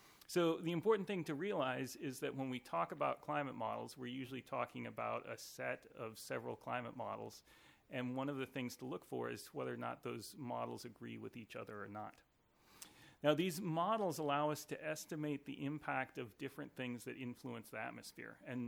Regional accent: Washington, United States; now in San Francisco, United States; I grew up in Washington State and went to graduate school at the University of Florida, and eventually ended up here in the San Francisco Bay region, and I've been here for about 10 years now.

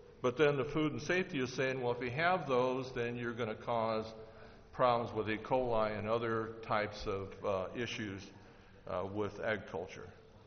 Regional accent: Salinas, California, United States; I'm really concerned because I'm from the Salinas area.

